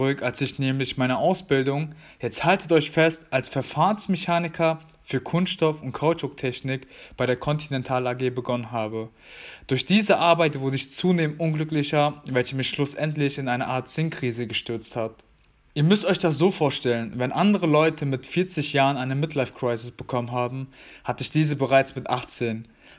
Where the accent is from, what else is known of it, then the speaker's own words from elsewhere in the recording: Hanover, Lower Saxony, Germany; ich war schon gespannt, Stuttgarter zu werden. Ich weiß deswegen nicht, welche klischeehaften Dinge euch in den Kopf kommen, wenn ihr an Hannover denkt. Deswegen hier ein paar Facts über meine Heimatstadt im Schnelldurchlauf.